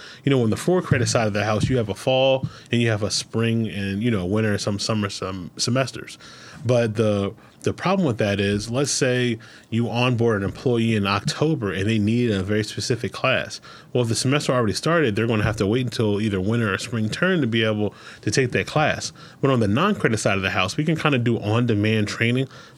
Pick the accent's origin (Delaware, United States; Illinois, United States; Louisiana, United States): Delaware, United States; Wilmington; So, born and raised in Wilmington, Delaware, I attended the University of Maryland Eastern Shore for my Bachelor's of Science degree in Business Education.